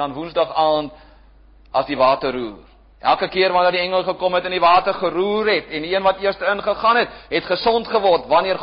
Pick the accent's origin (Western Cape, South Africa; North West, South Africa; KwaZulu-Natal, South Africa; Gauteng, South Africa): Gauteng, South Africa; Pretoria; As 'n jong seun, het ek in Pretoria groot geword.